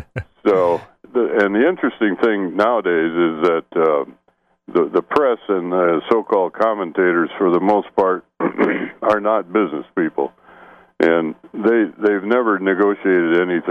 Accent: Lansing, Michigan, United States; moved away; because I grew up in Lansing.

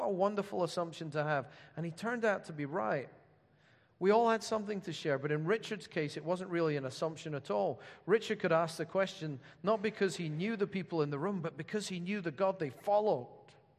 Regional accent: South of England, United Kingdom; Still, we're English, and then he says, mostly. We're men, we're from the south of England, we're Christians.

